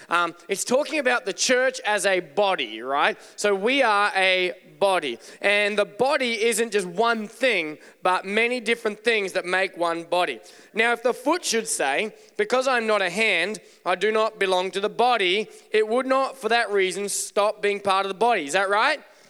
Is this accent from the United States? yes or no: no; Australia; if I ever missay a word, I just blame it on being Australian